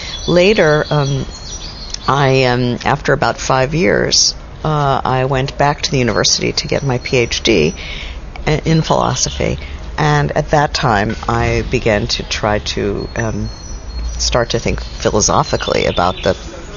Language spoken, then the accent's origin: English; Baltimore, Maryland, United States; I grew up in Baltimore, Maryland, which was in the near south of the United States.